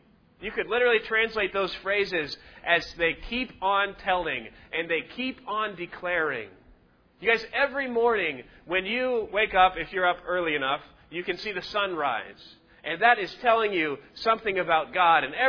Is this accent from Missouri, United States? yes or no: yes; Cape Girardeau, Missouri, United States; I grew up in Cape Girardeau, went to high school there, and I chose to go to college in the same city that I grew up in.